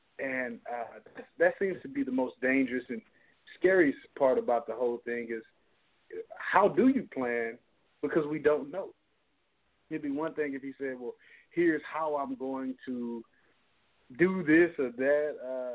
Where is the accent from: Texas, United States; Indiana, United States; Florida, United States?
Texas, United States; I'm from the South, you know. I'm born and raised in Texas